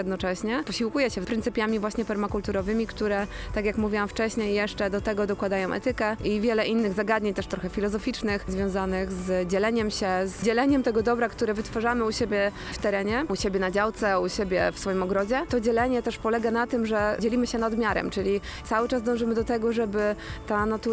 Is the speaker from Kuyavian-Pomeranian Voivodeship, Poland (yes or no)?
no; Poznań, Greater Poland Voivodeship, Poland; Na przykład w Poznaniu właśnie na wielu tych osiedlach na Piątkowie, skąd jestem tak oryginalnie, tam najczęściej przebywam